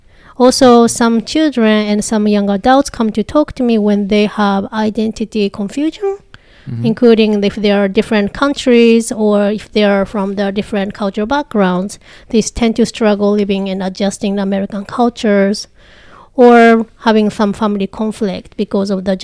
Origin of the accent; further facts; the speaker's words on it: Japan; English is a second language; now in United States; I'm originally from Japan, and one of the reasons why I came to America was because I wanted to serve people who were international backgrounds